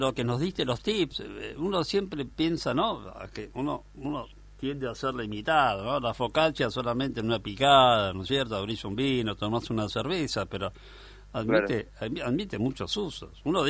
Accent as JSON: {"language": "Spanish", "region": "Buenos Aires", "country": "Argentina", "said": "Yo soy de Buenos Aires, voy para la provincia de Buenos Aires, a un campo, un pueblo"}